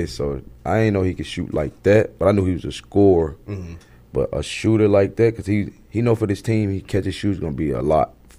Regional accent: Memphis, Tennessee, United States; I'm from Memphis, so we embrace stuff like that.

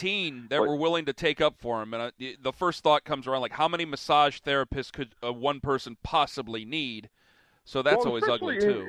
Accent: Cleveland, Ohio, United States; I shouldn't have been that surprised because, you know, I'm from Cleveland.

